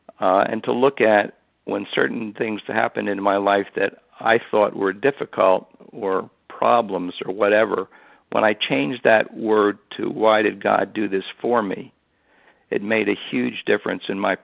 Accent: West Chester, Pennsylvania, United States; I'm from Westchester, Pennsylvania.

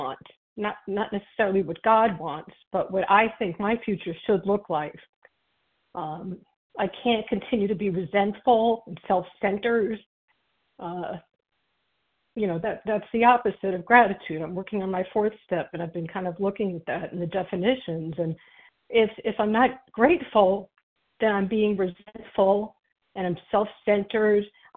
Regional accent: Virginia, United States; I'm from Virginia, and I am a newcomer as of the beginning of this month.

